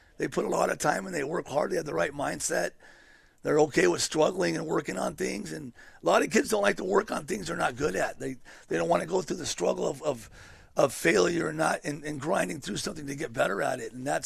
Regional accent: California, United States; We're from the Bay Area. We grew up

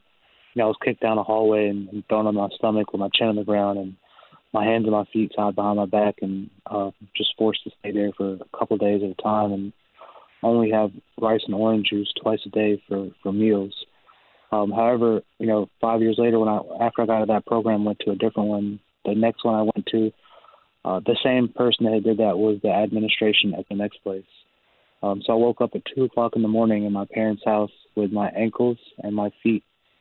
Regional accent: New York City, New York, United States; born there; And I was born in New York City. From there, we had a little family. We're Punjabi.

